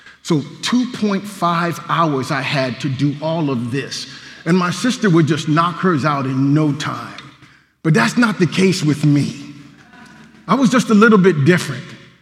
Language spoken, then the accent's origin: English; Canton, Ohio, United States; Well, growing up in Canton, Ohio, my sister and I were considered to be latchkey kids